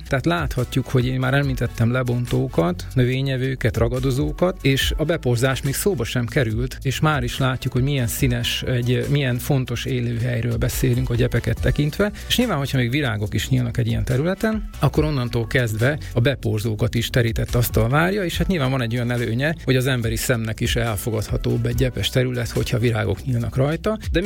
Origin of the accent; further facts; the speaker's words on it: Debrecen, Hajdú-Bihar, Hungary; Én Debrecen egyik lakótelepén nőttem fel